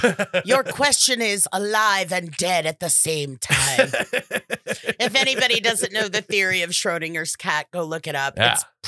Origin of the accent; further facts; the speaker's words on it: United States; We're American. Every other country is just one thing.